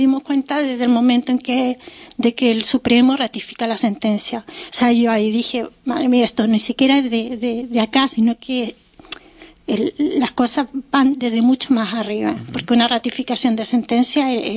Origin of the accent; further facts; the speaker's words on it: Chile; yo soy chilena, Rodrigo nació en Chile, chileno. O sea, el padre puede ser italiano y todo, pero hemos vivido siempre en Chile.